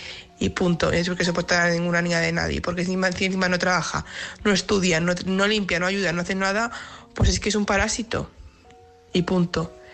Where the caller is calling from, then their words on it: Valladolid, Castile and León, Spain; de Valladolid.